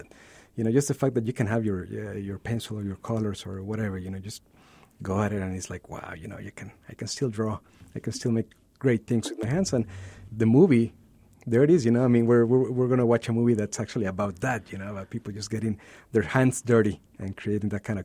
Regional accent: Mexico City, Mexico; I was born and raised in Mexico City, so that was very common.

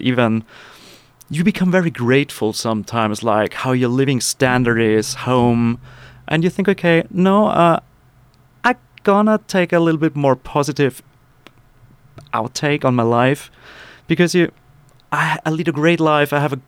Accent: Germany; growing up in Germany or in Europe, we experience a lot of, like, American movies, American music, American politics, whatever.

